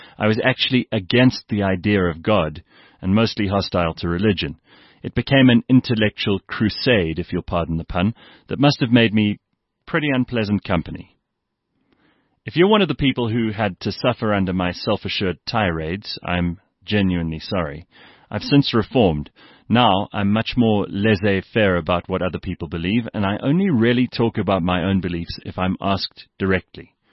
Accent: South Africa; I used to be proud of being South African.

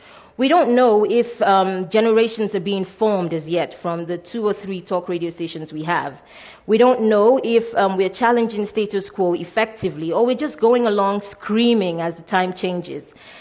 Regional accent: Nigeria; I'm Nigerian.

